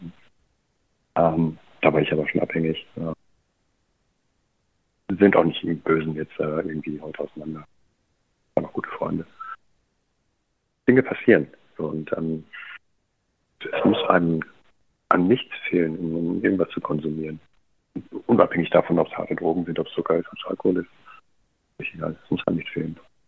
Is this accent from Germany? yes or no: yes; North Rhine-Westphalia, Germany; ich komme aus dem Ruhrpott, ein guter Typ, mit Herz.